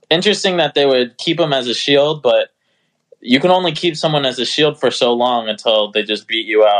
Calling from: Tallahassee, Florida, United States; Tallahassee, Florida.

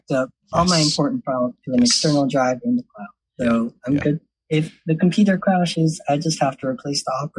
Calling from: Lexington, South Carolina, United States; I am calling from Lexington, South Carolina.

